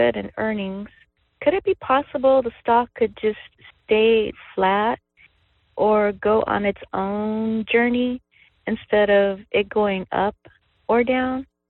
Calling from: California, United States; I am calling from Northern California

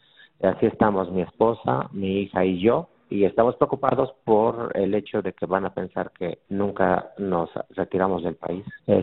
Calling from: Mexico City, Mexico; Estoy hablando de la Ciudad de México. Soy un ciudadano mexicano

